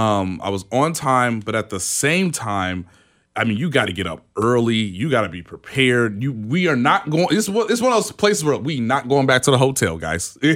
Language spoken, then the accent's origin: English; Kansas City, United States; from my hometown in Kansas City, I mean 10 miles.